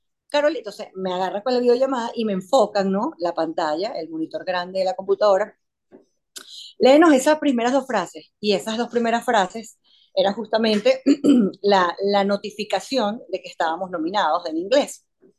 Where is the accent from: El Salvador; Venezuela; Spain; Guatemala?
Venezuela; now in United States; como todo venezolano, uno busca diferentes opciones e incluso entrar a mercados totalmente distintos, totalmente desconocidos para mí